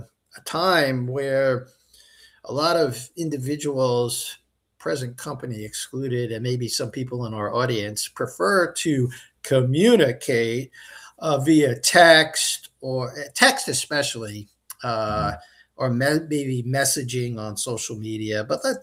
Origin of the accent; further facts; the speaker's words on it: New York City, New York, United States; we didn't communicate that we share a heritage of growing up in New York City.